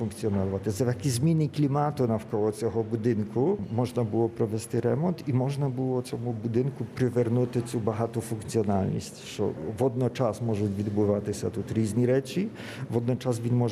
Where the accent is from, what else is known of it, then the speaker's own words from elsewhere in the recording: Poland; Я виріс на Західній Польщі.